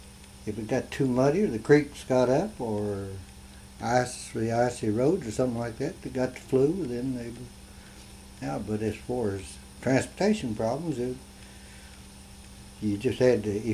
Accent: Kentucky, United States; I grew up in Round County.

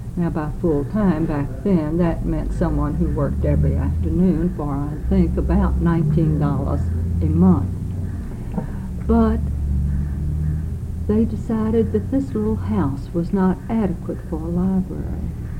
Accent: Princeton, Kentucky, United States; I am a native Princetonian. I was born in Princeton.

